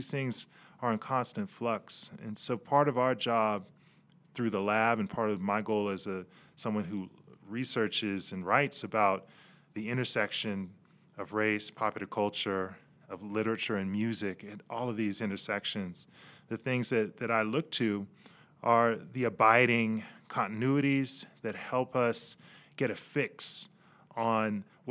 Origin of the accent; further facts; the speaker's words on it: Salt Lake City, Utah, United States; born there; Yet I was born in Salt Lake City, Utah. a brown kid in a predominantly white space.